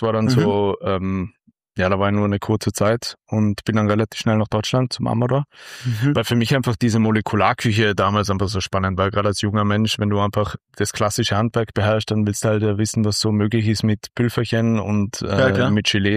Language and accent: German; Tyrol, Austria; Ich komme aus Tirol.